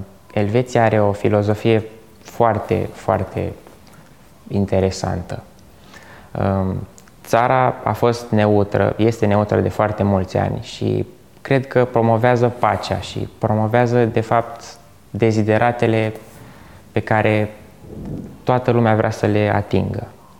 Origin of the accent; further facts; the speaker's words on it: Craiova, Dolj, Romania; born there; now in Bucharest, Romania; pentru că m-am născut în Craiova. Și este de fapt orașul meu, dacă acolo m-am născut. Eu așa cred. Chiar dacă stau în București de destul de mult timp.